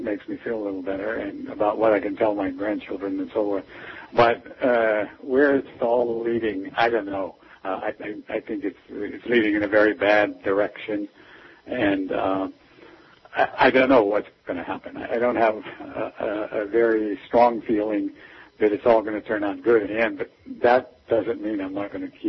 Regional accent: Webster, Pennsylvania, United States; And that was kind of the area that I grew up in. It was south of Pittsburgh in Webster, Pennsylvania.

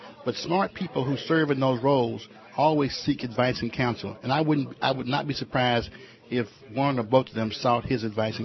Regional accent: the South, United States; I grew up in the South.

